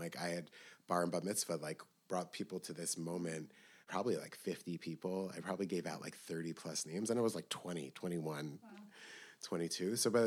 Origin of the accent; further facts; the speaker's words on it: New York, United States; also born or lived in Muncie; while also being in New York and in Muncie and growing up in the Haredi, the ultra-Orthodox community